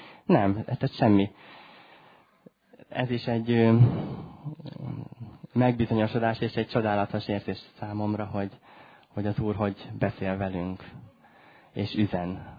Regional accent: Debrecen, Hajdú-Bihar, Hungary; also born or lived in Germany; mi egyébként debreceniek vagyunk, feleségem is és én is.

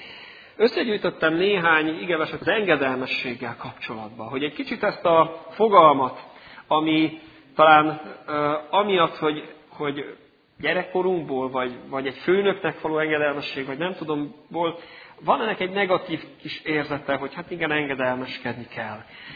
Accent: Hungary; mert én magyar vagyok

